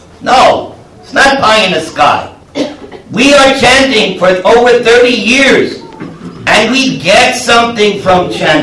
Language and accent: English; New York, United States; I'm from New York. Forget about it. Right? And I come from the same background as you.